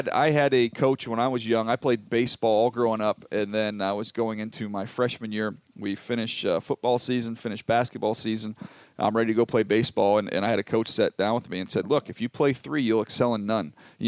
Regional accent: San Diego, California, United States; I'll go with two that I was around growing up in San Diego.

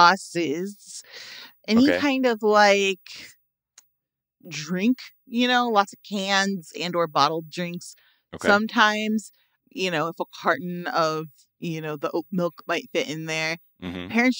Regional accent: Chicago, Illinois, United States; I'm from Chicago. I don't even touch ketchup.

